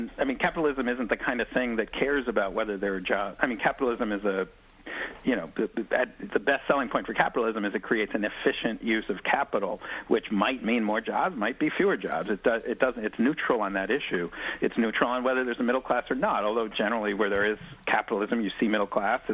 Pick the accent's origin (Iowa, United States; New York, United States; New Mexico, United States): New York, United States; New York City; I grew up in West Beth and Greenwich Village, all artist housing